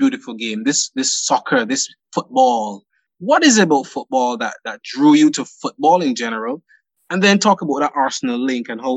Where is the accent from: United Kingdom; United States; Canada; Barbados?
Barbados; I am from Barbados, but it is a Scottish surname.